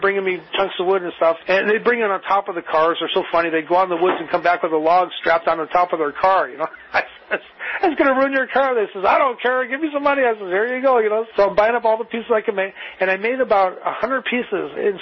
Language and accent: English; Chicago, Illinois, United States; a coin slot like I grew up with as a child growing up in Chicago.